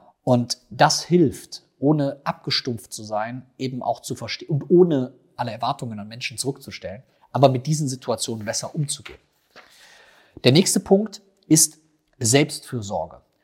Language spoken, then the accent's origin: German; Rhineland, Germany; wie man bei uns im Rheinland sagt